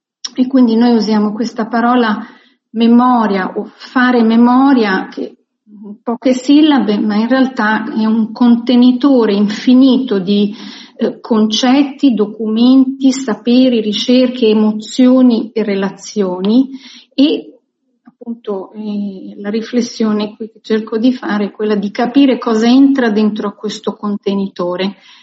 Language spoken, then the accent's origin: Italian; Israel; io sono cresciuta in Israele, siamo cresciuti così